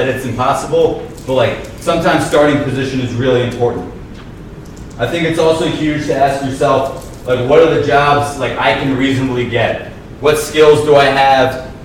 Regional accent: San Francisco, California, United States; also born or lived in North Jersey / South Jersey; I grew up in the Bay Area, San Francisco. I lived in North Jersey before that. I lived in South Jersey after that.

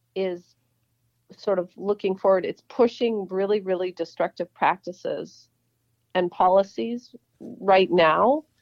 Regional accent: Washington, United States; I grew up sailing here in the Puget Sound, in the Pacific Northwest.

